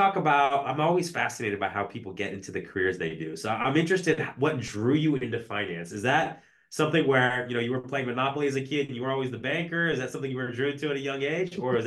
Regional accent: West Coast, United States; because I come from the West Coast myself

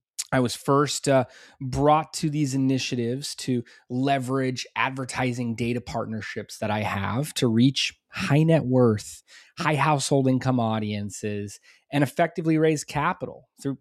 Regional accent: California, United States; I grew up here in Southern California, snowboarding, skating, surfing

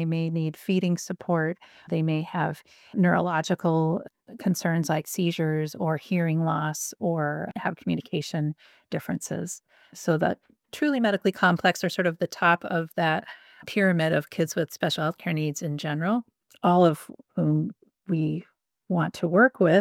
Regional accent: St. Paul, Minnesota, United States; I grew up in St. Paul, Minnesota, came east to Dartmouth for college, was eager to get home to my family and siblings.

